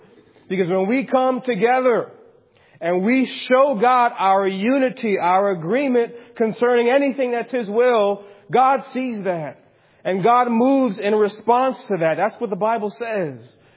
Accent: New York City, New York, United States; And I grew up again in New York City area, about 2 hours from here.

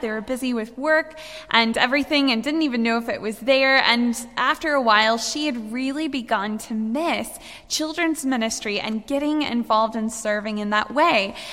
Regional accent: Missouri, United States; But as he said … I'm originally from the United States, from the state of Missouri.

